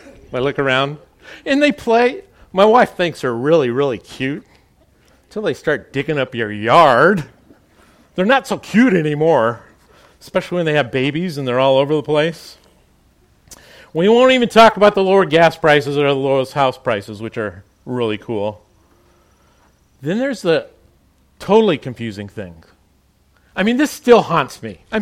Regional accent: Seattle, Washington, United States; We're both from the Seattle area, from the Pacific Northwest

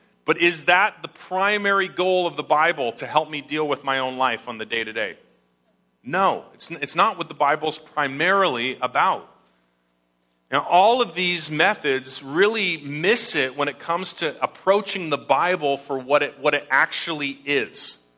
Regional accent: Canada; I've got a mental picture because I'm Canadian, what a grab bag is.

